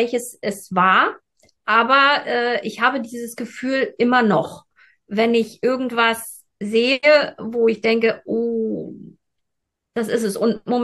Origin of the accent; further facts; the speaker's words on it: East Germany, Germany; Ja, ich bin ein Kind der 80er und aufgewachsen in der DDR.